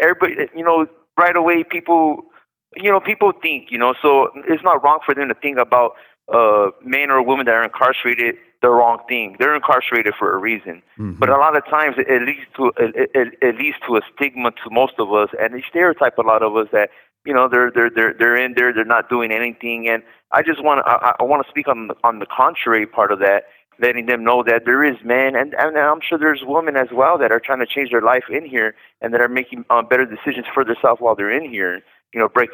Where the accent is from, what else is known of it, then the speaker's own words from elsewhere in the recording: El Monte, California, United States; I grew up in Los Angeles in a town called El Monte.